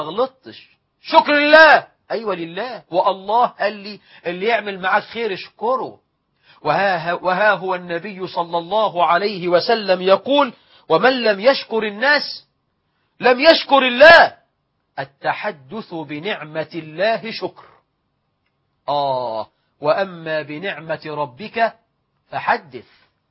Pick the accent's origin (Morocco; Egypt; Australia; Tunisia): Egypt